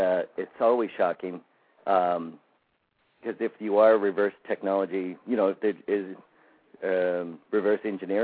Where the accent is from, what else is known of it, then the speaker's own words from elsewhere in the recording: Canada; And growing up in Canada, I never, you know, didn't have any experience with it.